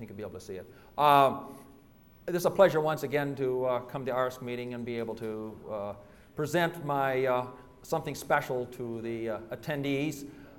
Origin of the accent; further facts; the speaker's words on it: Cleveland, Ohio, United States; My early days growing up in Cleveland, going to that edifice that you see on the cover of my handout, which is the Roxy Theater.